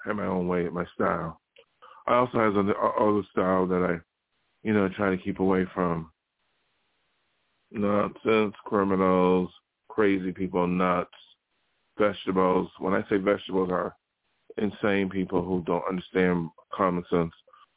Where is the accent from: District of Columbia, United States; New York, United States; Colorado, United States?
New York, United States; now in Los Angeles, United States; I'm living near Los Angeles. I came from New York, and New York is a very liberal, democratic area for the most part.